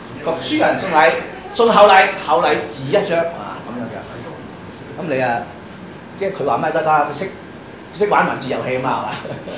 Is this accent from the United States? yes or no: no; China; 我哋中國人好早就已經用咗呢隻秩序